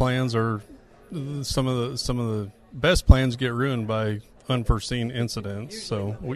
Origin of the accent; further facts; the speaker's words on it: York, Nebraska, United States; from York, Nebraska.